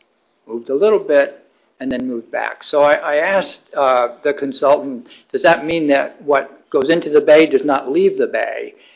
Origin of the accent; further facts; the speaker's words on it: Belfast, Northern Ireland, United Kingdom; I'm from Belfast.